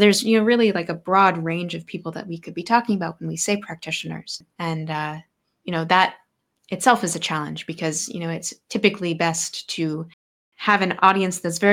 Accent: New Jersey, United States; And so I am from New Jersey. I grew up loving astronomy.

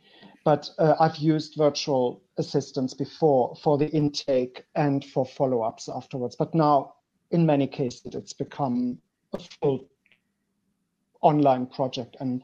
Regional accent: Germany; English is a second language; moved away as an adult; now in Belgium; By studies, I'm a translator. I studied in Germany. I'm originally from Germany. But I moved through all kinds of things because translating is kind of a not so well paid job.

